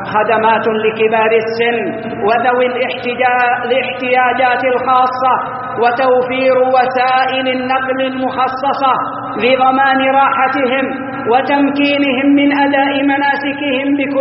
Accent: Saudi Arabia; بلادنا المملكة العربية السعودية

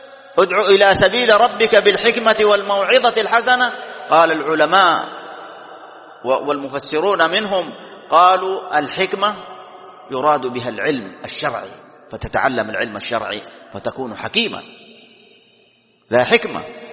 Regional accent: Saudi Arabia; في بلادنا المملكة العربية السعودية

